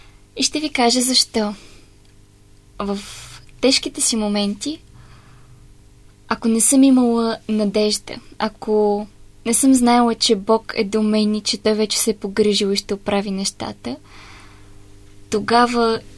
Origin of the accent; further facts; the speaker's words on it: Pernik, Pernik Province, Bulgaria; now in Sofia, Bulgaria; По принцип съм от Перник, но следвам в София, икономика.